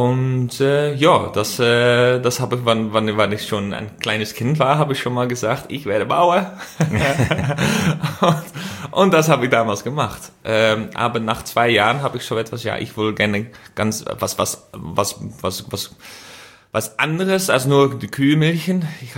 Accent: Netherlands; German is a second language; als Holländer

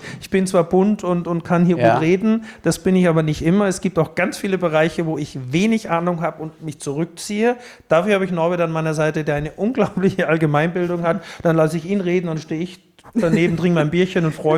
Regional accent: Styria, Austria; Die Ennstal, ja. So mein Heimatschiff quasi, ne? Ich komme ja aus dem Ennstal.

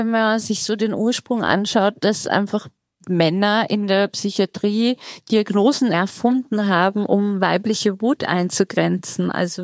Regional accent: Austria; Ich komme aus Österreich.

